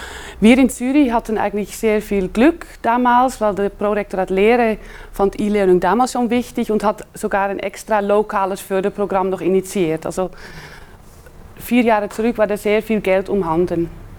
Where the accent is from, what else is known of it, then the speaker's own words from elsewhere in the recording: Netherlands; German is a second language; moved away as an adult; now in Switzerland; ich komme aus Holland. Und ich habe dort Chemie studiert und bin dann für die Dissertation in der Schweiz gekommen.